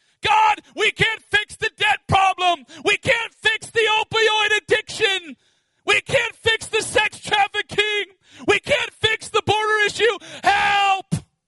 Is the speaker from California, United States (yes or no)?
no; Alaska, United States; I'm standing on this stage in my home state in Alaska, and I'm saying, don't leave my home state out, Lord.